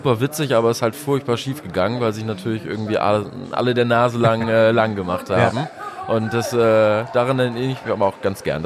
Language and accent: German; Moers, North Rhine-Westphalia, Germany; born there; now in Oldenburg, Germany; einer schönen kleinen Stadt namens Moers.